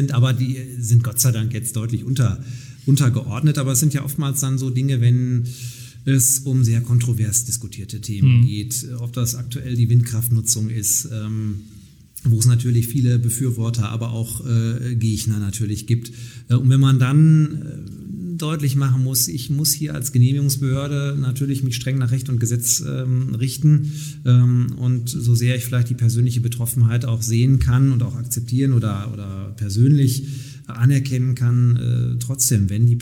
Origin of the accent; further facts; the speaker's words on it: Nottuln, North Rhine-Westphalia, Germany; durch meine damalige Tätigkeit als Ratsmitglied in meiner Heimatgemeinde in Nottuln